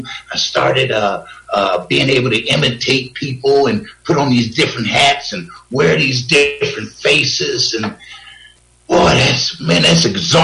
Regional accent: Akron, Ohio, United States; I grew up in Akron, on the west side of Akron, you know, and my ghetto wasn't no harder than nobody else's

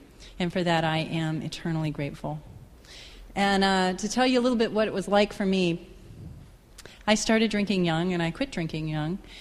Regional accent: Texas, United States; I grew up in Texas, right on the water, banana trees in the backyard, palm trees in the front yard

